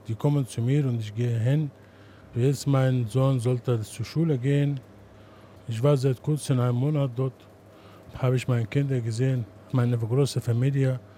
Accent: Aswan, Aswan Governorate, Egypt; German is a second language; now in Germany; Ich komme aus Aswan. Ich bin gebürtiger Ägypter. Es ist ganz heiß auch. Haben wir Staudamm, Hitze, trockene Zeit, Wüste.

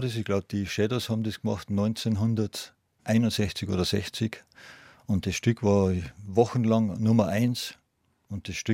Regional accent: Inzell, Bavaria, Germany; born there; Die ganze Familie ist ja von München nach Inzell gezogen, nach dem Krieg. Und ich bin aber schon in Inzell geboren, sogar zu Hause im Wohnzimmer.

